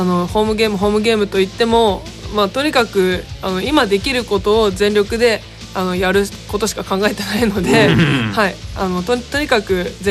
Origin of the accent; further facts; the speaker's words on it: Tokyo, Japan; 出身は東京です。年齢は28歳